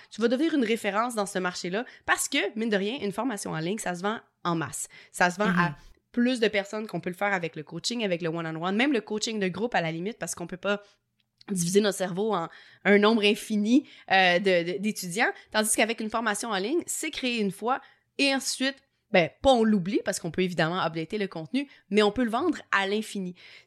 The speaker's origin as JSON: {"language": "French", "region": "Quebec", "country": "Canada", "accent": "Québécois", "said": "j'amène mon petit accent québécois sur ton podcast de temps en temps"}